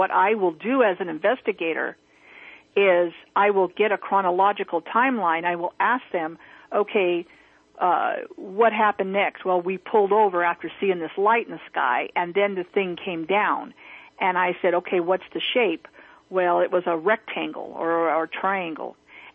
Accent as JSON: {"language": "English", "town": "Rocklin", "region": "California", "country": "United States", "tie": "born or raised there", "said": "I just started a meetup as well for where in my hometown of Rockland, California"}